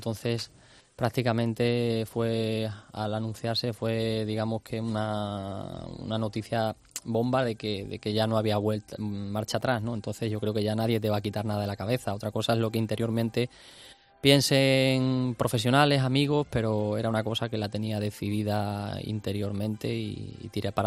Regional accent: Torrejoncillo, Extremadura, Spain; yo soy muy devoto de la Inmaculada Concepción, que es la patrona de Torrejoncillo, de mi pueblo.

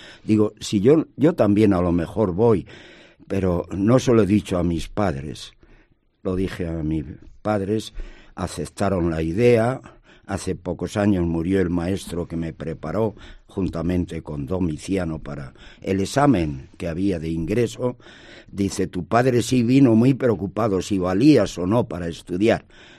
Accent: Anaya, Castile and León, Spain; Yo soy de Anaya. Mis padres, labradores

